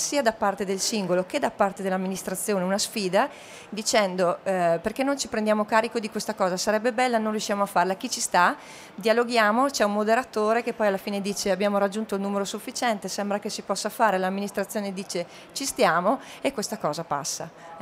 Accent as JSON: {"language": "Italian", "town": "Trento", "region": "Trentino-Alto Adige", "country": "Italy", "said": "Io vengo da Trento, una città medio piccola, 120.000 abitanti più o meno"}